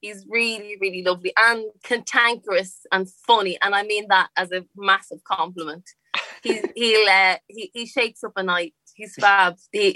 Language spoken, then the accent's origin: English; Dublin, Leinster, Ireland; And I grew up in a place called the Liberties, which is just so full of character.